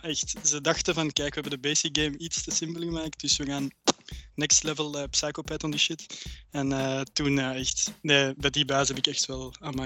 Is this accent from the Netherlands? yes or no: no; Flanders, Belgium; ik ben een echte Vlaming